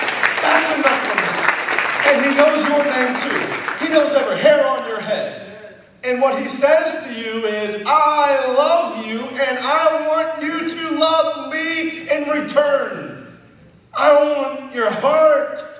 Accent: Indiana, United States; Hey, fellow Hoosier, because we're both from Indiana, come over here.

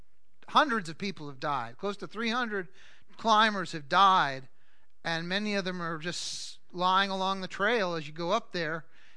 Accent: New England, United States; I grew up in New England with Sugar Bush and Killington and Waterville Valley and some of the greatest skiing in the Northeast.

